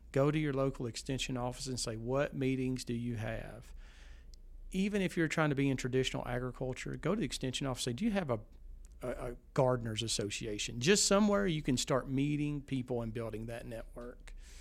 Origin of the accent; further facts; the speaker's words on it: Kentucky, United States; now in Wyoming, United States; So I'm from Western Kentucky. I'm living in central Wyoming right now